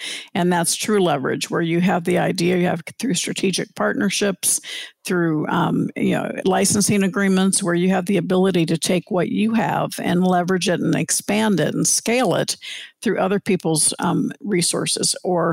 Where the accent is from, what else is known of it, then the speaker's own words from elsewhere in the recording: Orlando, Florida, United States; now in Arizona; And we grew up in Orlando.